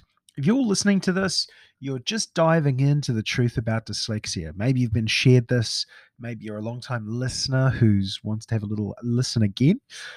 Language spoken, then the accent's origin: English; New Zealand; also born or lived in Saudi Arabia; I was in New Zealand. I'm a New Zealander. I'm a Kiwi. I was born over here.